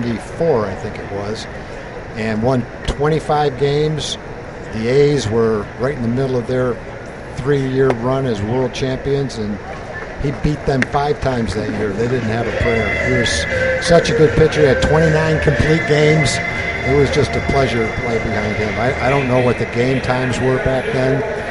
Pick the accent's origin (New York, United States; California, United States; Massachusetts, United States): Massachusetts, United States; I was a Yankee fan growing up in Massachusetts